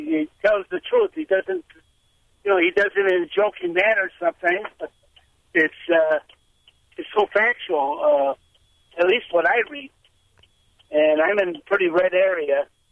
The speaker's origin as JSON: {"language": "English", "town": "Mayville", "region": "Wisconsin", "country": "United States", "said": "I'm from Mayville, Dodge County. I'm 76 years old."}